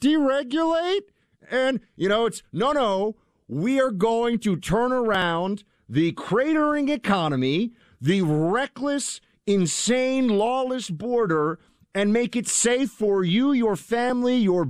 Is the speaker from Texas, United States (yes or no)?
no; New York, United States; Everybody that I know, I grew up in New York City. My family's a Wall Street family.